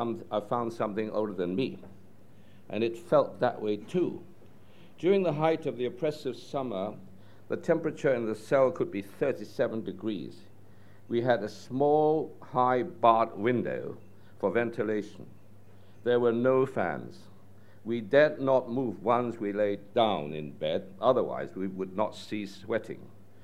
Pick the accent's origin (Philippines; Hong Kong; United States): Hong Kong; I grew up in Hong Kong a very, very long time ago.